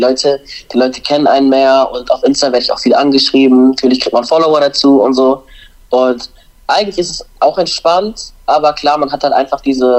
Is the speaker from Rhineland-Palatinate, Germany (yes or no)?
yes; Mainz, Rhineland-Palatinate, Germany; also aus dem Bezirk, wo ich herkomme, also Mainz, aus Wiesbaden